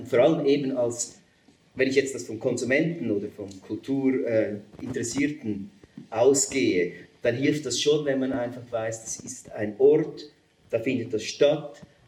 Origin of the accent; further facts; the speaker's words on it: Uri, Switzerland; Ich bin natürlich Partei, ich bin Urner.